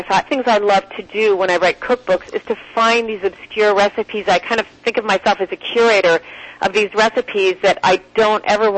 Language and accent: English; Abruzzo, Italy; I've never heard of this pasta. I'm from Abruzzo.